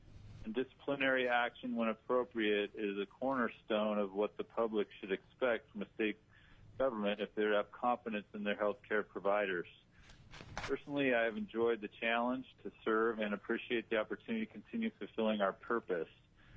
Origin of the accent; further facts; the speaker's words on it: Anchorage, Alaska, United States; I'm from Anchorage, current chair of the Board of Dental Examiners